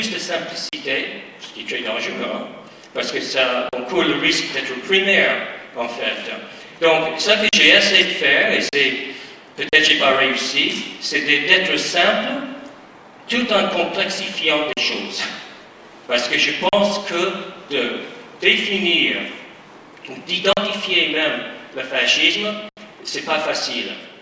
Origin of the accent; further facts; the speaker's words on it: United States; Parce que je viens des États-Unis